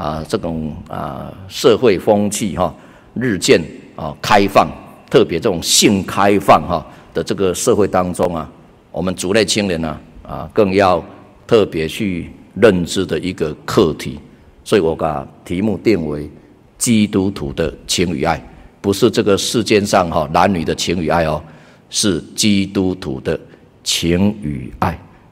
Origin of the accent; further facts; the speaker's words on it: Taiwan; 我们台湾话说哈，爱就较惨死了哈